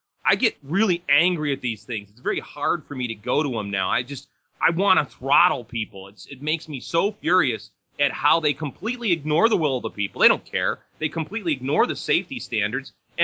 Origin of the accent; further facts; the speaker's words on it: Chicago, Illinois, United States; the city in Illinois, Crestwood, where I'm from Chicago